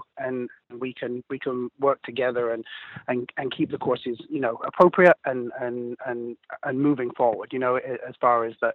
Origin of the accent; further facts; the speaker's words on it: England, United Kingdom; now in United States; When I first came to the States, I'm obviously English.